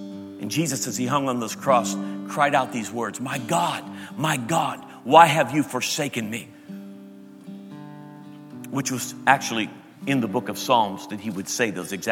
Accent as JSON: {"language": "English", "region": "Pennsylvania", "country": "United States", "accent": "Pittsburgh", "said": "I'm from Western Pennsylvania, so I can do this. If you're not from around here, don't do no Pittsburgh accent in that, okay?"}